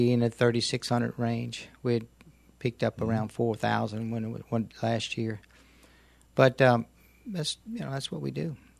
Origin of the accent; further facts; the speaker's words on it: Baton Rouge, Louisiana, United States; It was excellent. I tell you, Jim, it was one of the best places in the world to grow up. You know, Standard Oil came there in 1909